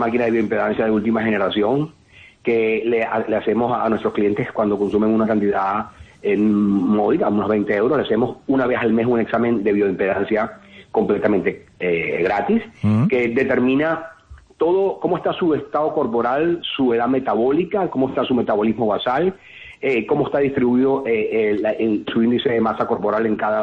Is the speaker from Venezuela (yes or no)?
yes; Venezuela; yo ejercí 30 años en Venezuela. Yo soy venezolano, que tengo nacionalidad europea también. Estoy con doble nacionalidad acá.